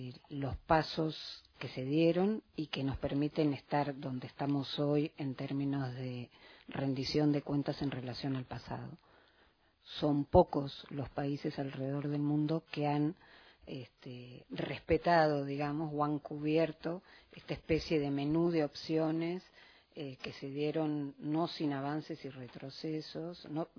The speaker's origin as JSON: {"language": "Spanish", "town": "Bahía Blanca", "region": "Buenos Aires Province", "country": "Argentina", "tie": "born there", "said": "colegas y activistas que venimos del interior, yo nací en Bahía Blanca"}